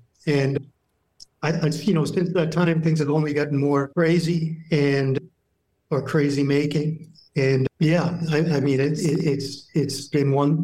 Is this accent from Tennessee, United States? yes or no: no; New Hampshire, United States; I grew up in New Hampshire, so pretty small town.